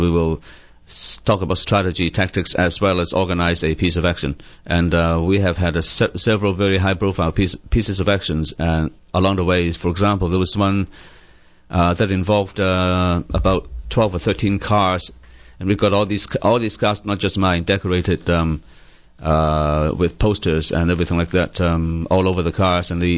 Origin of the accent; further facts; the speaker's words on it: Canada; I had painted on my car, I am Canadian, boycott my country.